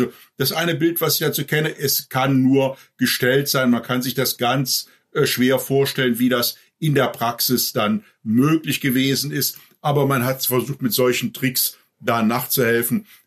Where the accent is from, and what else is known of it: Düsseldorf, North Rhine-Westphalia, Germany